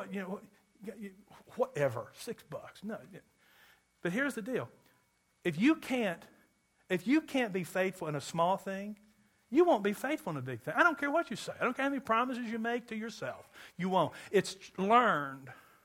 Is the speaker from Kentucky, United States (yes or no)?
yes; Kentucky, United States; I'm from Kentucky where it is indeed a spiritual gift.